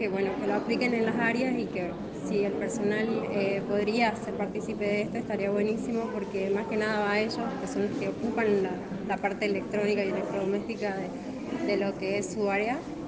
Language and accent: Spanish; Perico, Jujuy, Argentina; Sí, soy de acá de Perico.